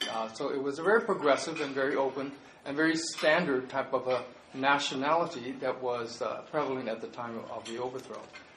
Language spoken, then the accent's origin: English; Hawaii, United States; And when I say we, I'm speaking on the part of Native Hawaiians as well as Hawaiian nationals.